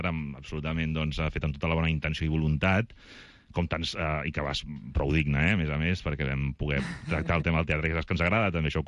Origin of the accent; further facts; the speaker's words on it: Girona, Catalonia, Spain; jo estava soc de Girona i aprofitava per estar a casa els mesos d'estiu